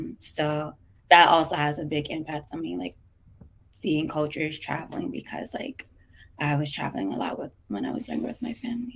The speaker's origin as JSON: {"language": "English", "town": "Bronx", "region": "New York", "country": "United States", "lives_now": "Los Angeles, United States", "said": "I am from the Bronx. I currently live in LA."}